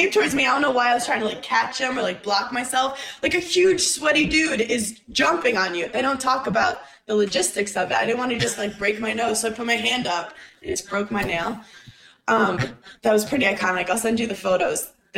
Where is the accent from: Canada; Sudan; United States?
United States; Brooklyn, New York; oh, like, I'm from Brooklyn, New York. I've never even seen a gun.